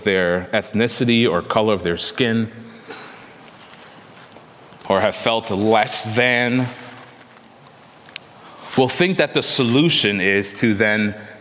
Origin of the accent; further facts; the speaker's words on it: Trinidad & Tobago; born there; I was born in Trinidad. And so being united to Christ doesn't erase where I was born.